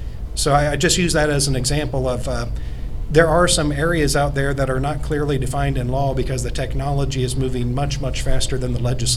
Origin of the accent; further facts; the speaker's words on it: Indiana, United States; I'm from Howard County, Indiana.